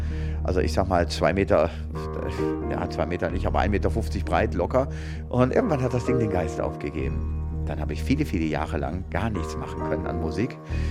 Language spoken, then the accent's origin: German; Würselen, North Rhine-Westphalia, Germany; Okay, also ich bin aufgewachsen im Kreis Aachen. Das ist in Würselen, genauso hieß meine Stadt